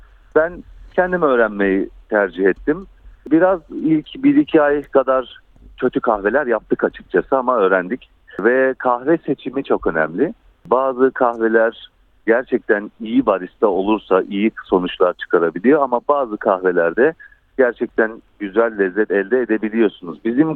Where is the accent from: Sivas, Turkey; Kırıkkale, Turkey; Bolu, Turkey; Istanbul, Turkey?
Sivas, Turkey; Ben Sivaslıyım, Sivas usulü diyelim.